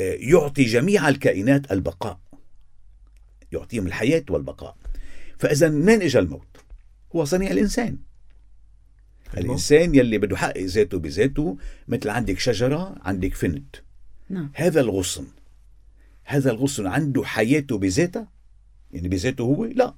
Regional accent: Lebanon; ونحن كلبنانيين

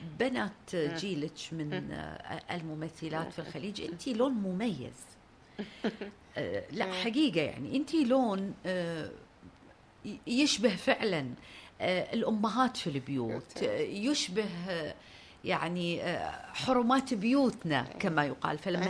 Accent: Qatar; تعتقدين عندنا في قطر أرضية لإنشاء معهد للتمثيل مثلا؟

